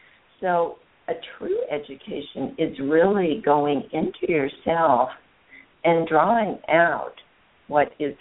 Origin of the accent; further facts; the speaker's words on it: East Coast, United States; also born or lived in California / Asia; I'm originally from the East Coast. I went to college in California. I got married, went back to the East Coast, came back to California, and then I moved to Asia for 5.5 years.